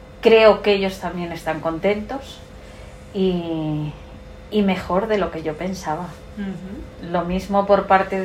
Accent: Toral de Merayo, Castile and León, Spain; Eso, soy de Toral de Merallo.

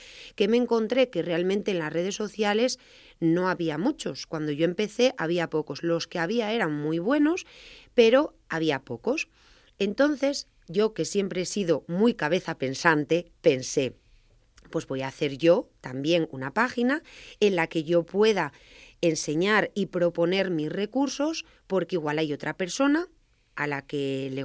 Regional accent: Laguna de Negrillos, Castile and León, Spain; Yo soy de Laguna de Negrillos, también estuve allí siempre muy vinculada a la iglesia, cantando en el coro.

